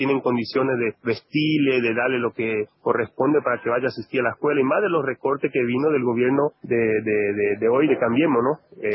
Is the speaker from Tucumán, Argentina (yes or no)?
no; Comandante Andresito, Misiones, Argentina; Yo soy de Misiones, de Comandante Andresito, que queda en la zona norte de la provincia de Misiones.